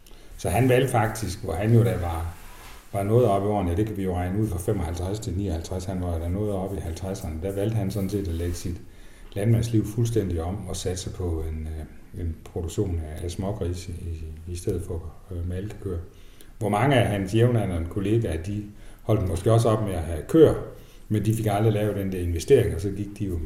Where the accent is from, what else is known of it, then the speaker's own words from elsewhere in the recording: Vildbjerg, Central Denmark Region, Denmark; born there; Jeg er født nede ved Vildbjerg, her mellem Holstebro og Herning, på en ganske almindelig gård, med begge forældre hjemme på bedriften